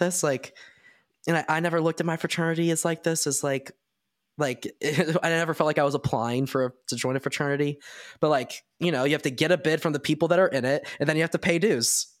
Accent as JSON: {"language": "English", "region": "North Carolina", "country": "United States", "said": "like Chapel Hill, we're from North Carolina."}